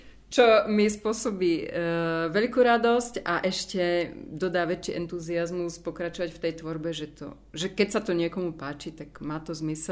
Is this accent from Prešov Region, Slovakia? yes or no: yes; Prešov, Prešov Region, Slovakia; now in Prague, Czechia; Mne chýba Prešov ako moje rodné mesto a mesto, ktoré mám veľmi rada.